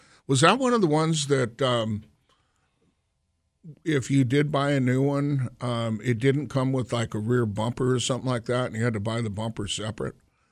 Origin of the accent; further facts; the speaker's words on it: Aberdeen, Washington, United States; I grew up down in Aberdeen, Grays Harbor, yep. and it was a pretty wild time back, and it was during the 70s.